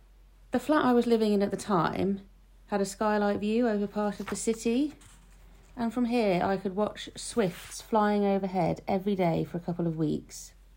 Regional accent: Norwich, East of England, United Kingdom; I'm from Norwich

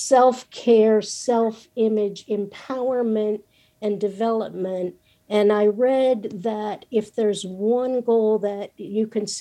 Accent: United States; growing up in America as a girl of color, it is no easy thing.

